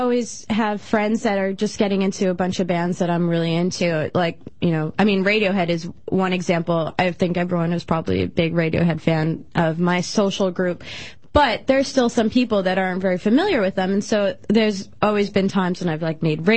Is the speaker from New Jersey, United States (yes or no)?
yes; New Jersey, United States; I am from New Jersey. I am from New Jersey.